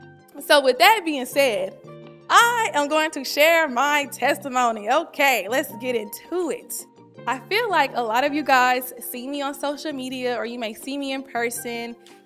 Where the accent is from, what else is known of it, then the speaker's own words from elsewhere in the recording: Little Rock, Arkansas, United States; So I grew up, I'm from Little Rock, Arkansas, by the way. So if you're from Little Rock, I grew up like right in like the center of downtown.